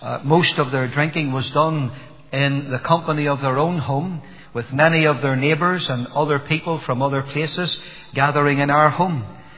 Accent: Nottingham, East Midlands, United Kingdom; born there; I was born in England, in Nottingham. I know that when you hear my accent now, you say it's impossible for that fellow to be born in England, but I was born there, and My father was serving in the army.

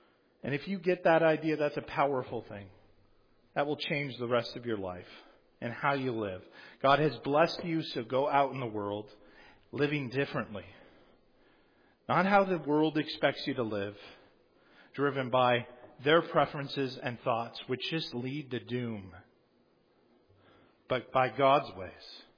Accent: San Diego, California, United States; I grew up in San Diego, and my dad was a captain in the Navy

